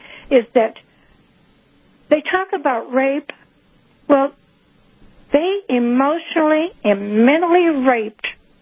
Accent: United States; As an American woman, and I'm a senior, and I spent most of my life as a registered Democrat.

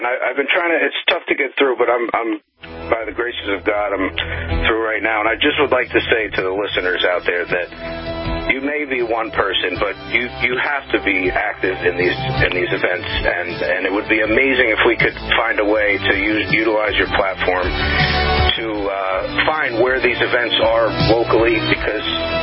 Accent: New York, United States; I was actually present. I'm from New York. I was in the room for the vote in New York as well

